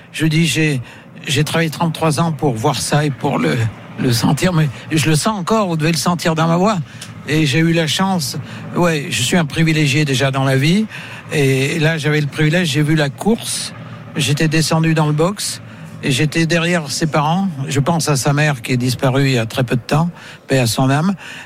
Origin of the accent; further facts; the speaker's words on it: Auvergne-Rhône-Alpes, France; moi, je suis auvergnat, alors.